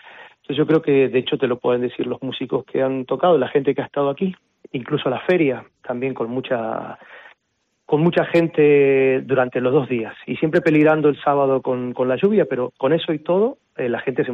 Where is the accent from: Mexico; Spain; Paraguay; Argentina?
Argentina; Yo soy argentino.